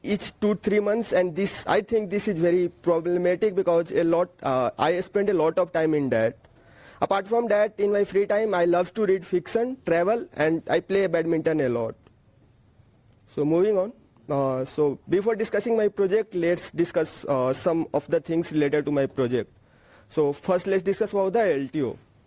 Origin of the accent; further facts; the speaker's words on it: India; I am undergraduate student from India